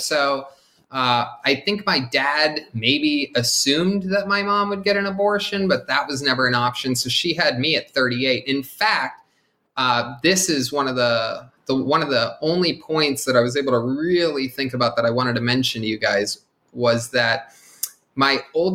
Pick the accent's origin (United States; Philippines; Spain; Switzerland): United States; Ohio; born or raised there